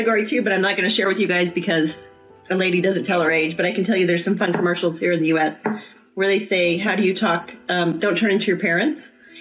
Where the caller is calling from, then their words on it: Colorado, United States; I come to you from Colorado, U.S., right near Red Rocks.